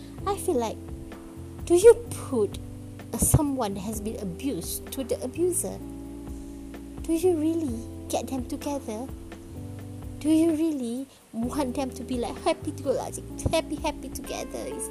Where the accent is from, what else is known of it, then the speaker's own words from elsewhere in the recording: Malaysia; I'm from Malaysia.